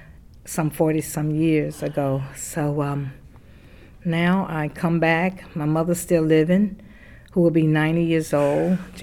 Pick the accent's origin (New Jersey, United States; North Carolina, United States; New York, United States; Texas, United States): North Carolina, United States; Davidson; And I was raised in Braley's. It's called Braley's Alley now. Mm-hmm. It used to be the alley.